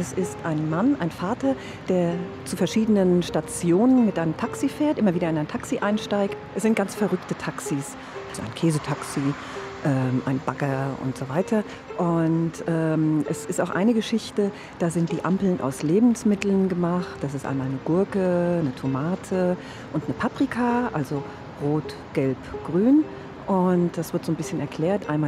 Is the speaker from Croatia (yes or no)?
no; Frankfurt, Hesse, Germany; ich komme aus Frankfurt